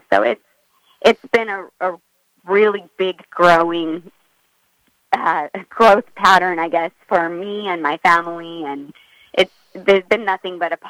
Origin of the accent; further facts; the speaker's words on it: Louisiana, United States; There's a lot of business that comes from Kentucky that I don't have right off the bat because I'm from Louisiana. I ride for the Louisiana people.